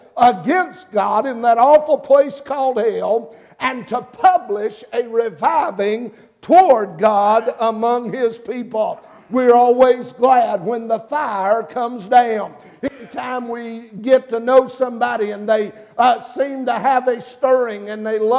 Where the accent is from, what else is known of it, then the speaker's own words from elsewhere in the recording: North Carolina, United States; I told our folks there in Mississippi the other day, I said, now I'm from North Carolina. I'm never going to be embarrassed by that.